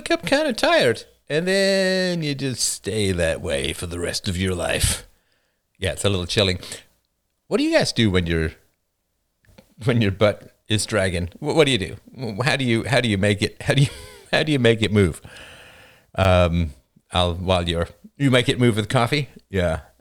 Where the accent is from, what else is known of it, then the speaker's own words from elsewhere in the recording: England, United Kingdom; I grew up in England.